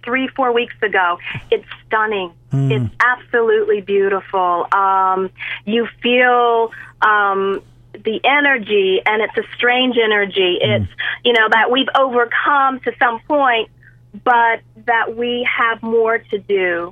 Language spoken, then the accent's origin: English; Florida, United States; You know, I'm from Central Florida. I've been in touch with relatives and friends